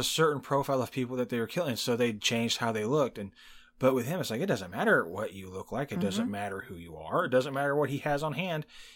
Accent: Texas, United States; also born or lived in Indiana; Texas. I am a Texan.

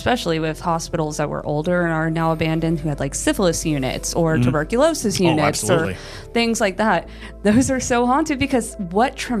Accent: Florida, United States; That happened one time when I was growing up in Florida. We had a possum die underneath our house. We lived in rattlesnake country.

